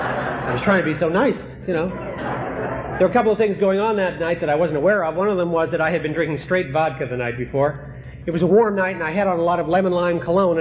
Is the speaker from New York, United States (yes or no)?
yes; Manhattan, New York, United States; Bonnie and I are from New York. We're from Manhattan.